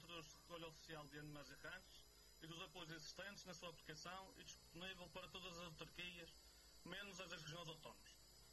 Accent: Madeira, Portugal; não posso aceitar, como madeirense, que os municípios e as regiões autónomas não sejam abrangidos por estes apoios

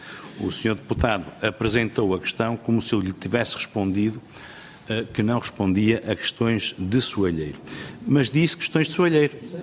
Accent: Portugal; E, portanto, digo como português

